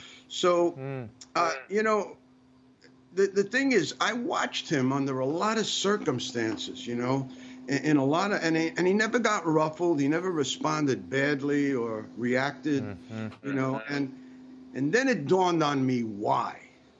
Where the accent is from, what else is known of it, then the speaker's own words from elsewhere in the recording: Bronx, New York, United States; I come from the Bronx.